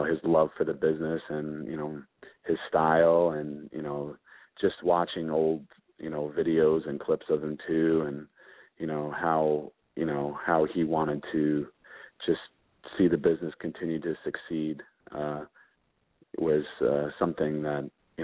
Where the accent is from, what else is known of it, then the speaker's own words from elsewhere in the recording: Northeast, United States; Yeah, I was always a big fan growing up, and I went to a lot of WWF shows and WWE shows growing up in the area